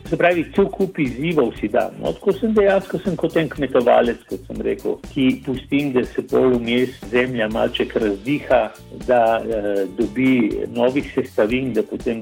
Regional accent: Nova Gorica, Gorizia, Slovenia; also born or lived in Postojna; Dejansko sem rojen v Postojni, živel sem pa cel čas v Novi Gorici, kjer je nekako tudi, bom rekel, moj domicil

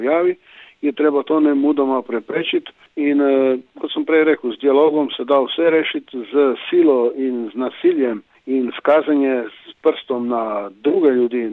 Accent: Slovenian Littoral, Slovenia; prihajam iz Primorske, kjer je fašizem nastopil že 21. leta, smo Primorci mogoče nekoliko bolj občutljivi za te stvari

